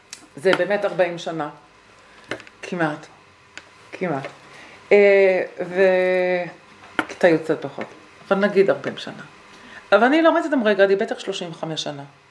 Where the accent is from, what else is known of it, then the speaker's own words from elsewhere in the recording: Rehovot, Central District, Israel; אני גדלתי ברחובות. עברתי את החינוך הממלכתי דתי